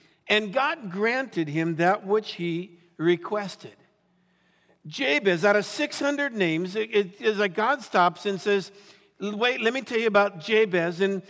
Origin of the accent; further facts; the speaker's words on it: Santa Monica, California, United States; I hung out with them, grew up in Santa Monica.